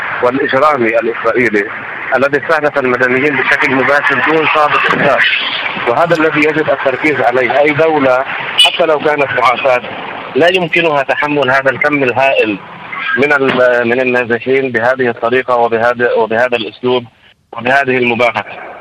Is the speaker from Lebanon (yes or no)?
yes; Lebanon; في معركة نحن ندفع كلبنانيين بإرادتنا